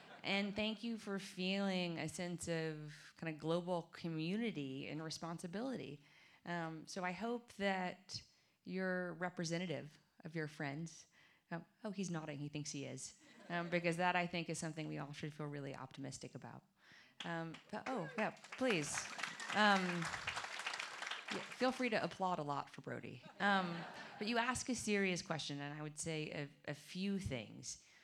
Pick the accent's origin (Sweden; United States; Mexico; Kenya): United States; Arkansas; it's a reaction from growing up in Arkansas.